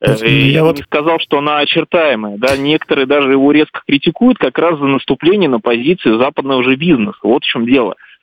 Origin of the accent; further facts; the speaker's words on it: Rostov, Yaroslavl Oblast, Russia; Я сам из Ярославской области, родом, да, Ростов-Великий.